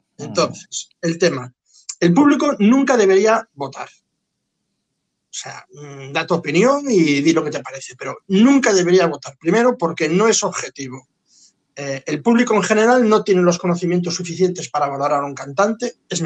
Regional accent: Galicia, Spain; iba a votar por lo que era de mi tierra

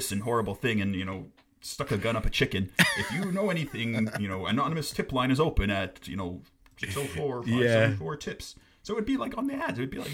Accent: Canada; So growing up in Canada, they had, like during the commercial breaks

